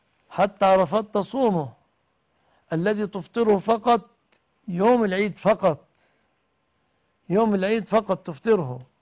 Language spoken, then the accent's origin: Arabic; Egypt; بلادنا مصر